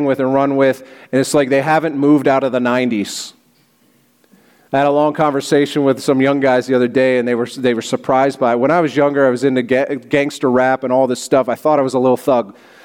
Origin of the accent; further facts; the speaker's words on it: Sharon, Pennsylvania, United States; so I grew up in Sharon, Pennsylvania. My mom's here this morning from Sharon.